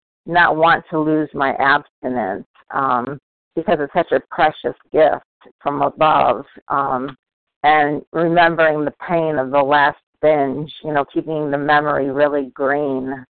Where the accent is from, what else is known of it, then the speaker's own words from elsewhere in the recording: Raleigh, North Carolina, United States; I'm from Raleigh, North Carolina.